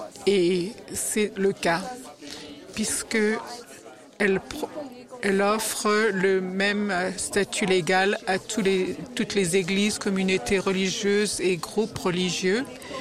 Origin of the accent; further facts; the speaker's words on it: North Macedonia; Je viens de la République de Macédoine, un petit pays dans le sud-est de l'Europe, dans la péninsule des Balkans, qui est multiculturel, multiethnique, multidénominationnel.